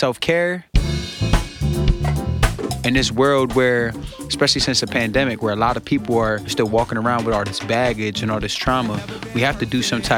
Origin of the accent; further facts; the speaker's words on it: Lancaster, Pennsylvania, United States; I'm from Lancaster, Pennsylvania.